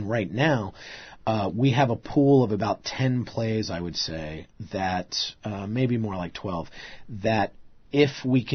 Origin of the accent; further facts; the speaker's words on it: Richmond, Virginia, United States; because I was born in Richmond and raised there, and so I knew the area of town that they were talking about, and, you know, I grew up in the town